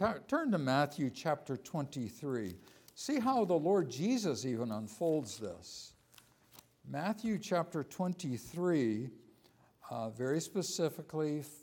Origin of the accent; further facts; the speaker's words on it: Netherlands; I call it my home country, last year, which is the Netherlands